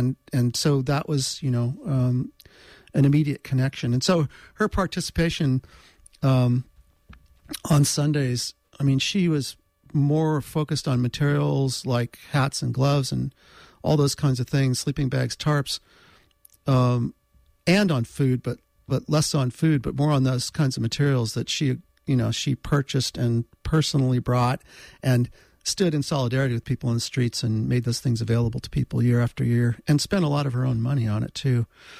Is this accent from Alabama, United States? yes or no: no; California, United States; Jana grew up near where I grew up in the Santa Clara Valley